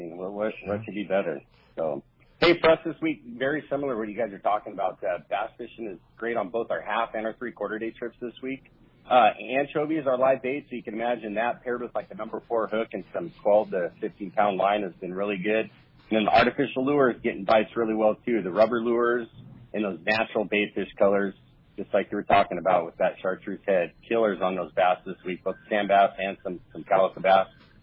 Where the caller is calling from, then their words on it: New York City, New York, United States; Yeah, I'm calling you from New York City this morning. How's that? A little East Coast check-in.